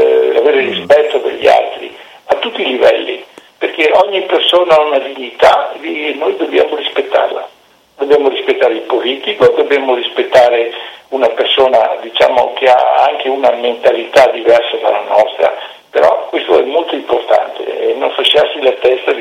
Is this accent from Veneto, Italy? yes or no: yes; Veneto, Italy; Invece a me, certo che sono veneto, di trovarmi con i miei amici la domenica a mangiare qui uno spiedo